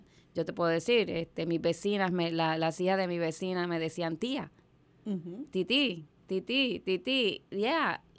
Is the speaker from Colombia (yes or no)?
no; Puerto Rico; now in Allentown, United States; Puertorriqueña, yo nací, me crié en Puerto Rico, yo estoy aquí hace 14 años